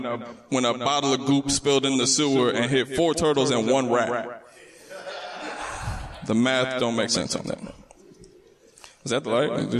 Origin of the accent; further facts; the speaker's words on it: Cleveland, Ohio, United States; You talked about who's a native here. I am not. I'm from Cleveland. Cleveland, Ohio.